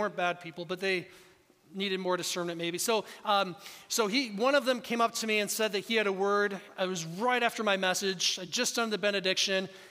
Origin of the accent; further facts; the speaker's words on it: Seattle, Washington, United States; also born or lived in Kansas; now in Oregon, United States; I'm originally from the Northwest, so I'm not a Kansan by birth. I'm a Seattleite, way up in that corner. But we lived in Kansas for 14 years.